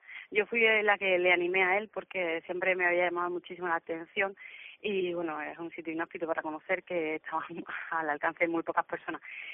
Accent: Seville, Andalusia, Spain; yo soy natural de Sevilla, soy nacida en Sevilla.

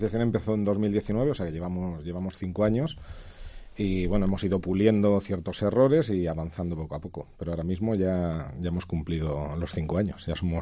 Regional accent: Segovia, Castile and León, Spain; Sí, sí, los seis somos de Segovia.

